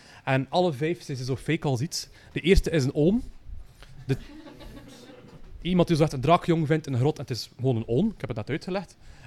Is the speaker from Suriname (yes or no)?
no; Flanders, Belgium; We zijn als Vlaming, dus we kunnen dat goed, hè.